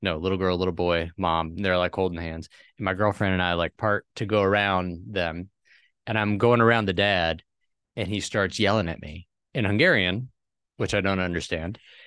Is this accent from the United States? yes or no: yes; Roanoke, Virginia, United States; I grew up in Roanoke. My folks still live in Roanoke.